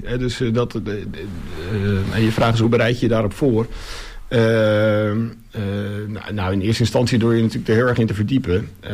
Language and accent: Dutch; Almere, Flevoland, Netherlands; moved away as an adult; also born or lived in Friesland; now in Texel, Netherlands; Ik ben geboren in Friesland, maar op 2-jarige leeftijd met mijn ouders naar Almere verhuisd.